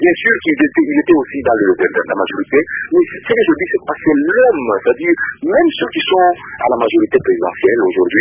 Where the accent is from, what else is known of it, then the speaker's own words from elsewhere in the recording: Republic of the Congo; Et ici, chez nous, au Congo, et en RDC